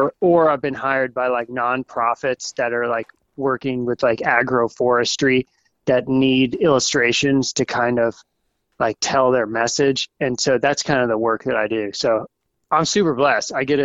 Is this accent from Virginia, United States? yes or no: yes; Virginia, United States; I grew up in Virginia, so Virginia has a big Piedmont area too, so it's probably kind of similar.